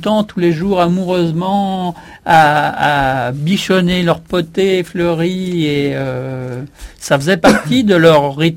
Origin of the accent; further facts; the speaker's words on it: Pays de la Loire, France; enfin dans ma région natale en Vendée, on appelait ça du contre-coup